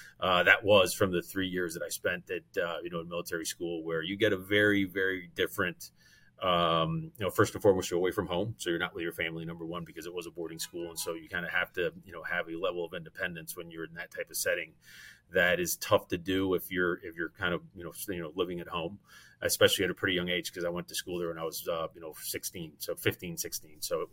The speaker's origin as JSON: {"language": "English", "town": "Caracas", "region": "Capital District", "country": "Venezuela", "tie": "born or raised there", "also_born_or_lived": "Boynton Beach, United States", "said": "So I was born in Caracas, Venezuela. And so my family's from South America. And so I split time between Caracas, Venezuela and Boynton Beach, Florida."}